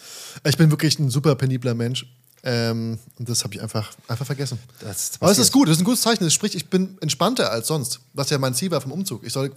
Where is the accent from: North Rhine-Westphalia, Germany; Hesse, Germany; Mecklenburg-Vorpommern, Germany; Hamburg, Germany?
Hesse, Germany; Ich bin eigentlich in der Bergstraße aufgewachsen.